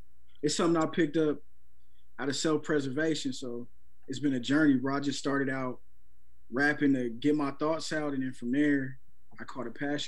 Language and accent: English; Portland, Oregon, United States; Yeah, born and raised.